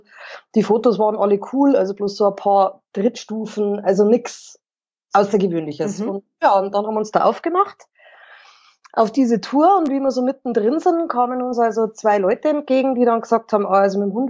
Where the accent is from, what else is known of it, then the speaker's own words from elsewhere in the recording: Burghausen, Bavaria, Germany; ich bin aus Burghausen. Das gehört also weder zum Chiemgau noch zum Berchtesgadener Land noch zu Salzburg. Das ist von Salzburg 60 Kilometer weit weg.